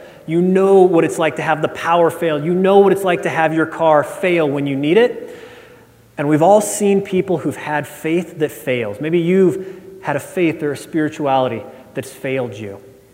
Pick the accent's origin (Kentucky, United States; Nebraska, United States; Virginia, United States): Nebraska, United States; They're taller buildings than any elevation in my home state of Nebraska.